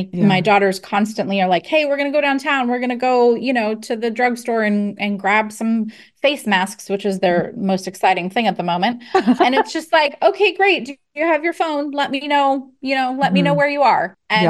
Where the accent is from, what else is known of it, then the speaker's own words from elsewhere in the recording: United States; moved away as an adult; And as an American, my first thought was, oh my goodness, like what is happening here?